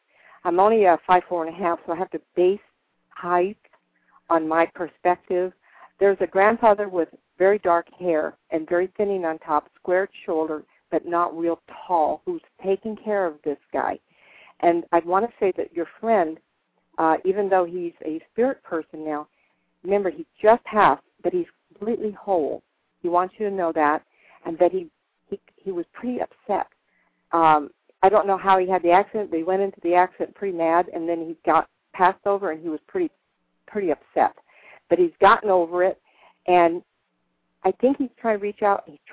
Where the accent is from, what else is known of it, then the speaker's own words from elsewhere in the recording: California, United States; I said, I'm from Northern California, and I did, oh my gosh, 15 years of fairs and events.